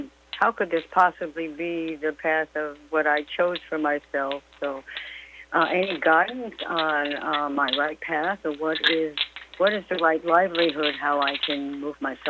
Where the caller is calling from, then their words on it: New York, United States; in New York.